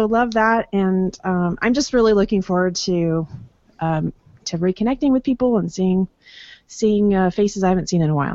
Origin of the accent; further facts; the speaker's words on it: Portland, Oregon, United States; my first DrupalCon was actually in my hometown of Portland